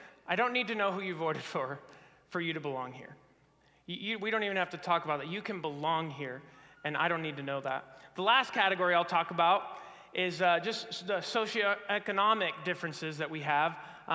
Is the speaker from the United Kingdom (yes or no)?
no; Mexico; now in United States; because now I'm both American and I'm Mexican, so it's not quite, I don't consider myself like a true foreigner in the sense that I had a lot from my dad. He taught me a lot about the American culture before I even moved here.